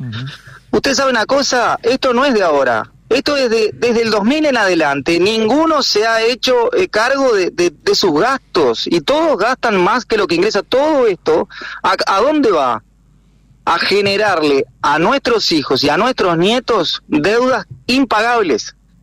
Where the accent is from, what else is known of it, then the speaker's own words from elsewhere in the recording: Uruguay; los uruguayos tenemos que cambiar la cabeza